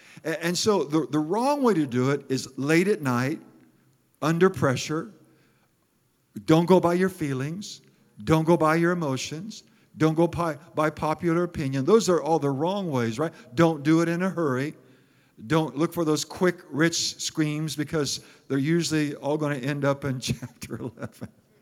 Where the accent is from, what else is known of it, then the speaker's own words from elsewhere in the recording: Iowa, United States; We're from Iowa. My family are farmers.